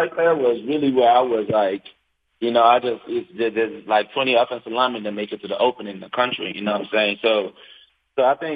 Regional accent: Nigeria; I'm from Nigeria.

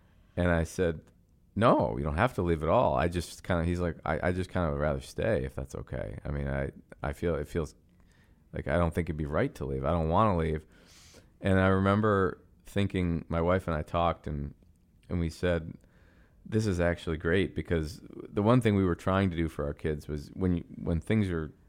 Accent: Buffalo, New York, United States; I didn't know Patrick, but my dad knew him. We're from Buffalo.

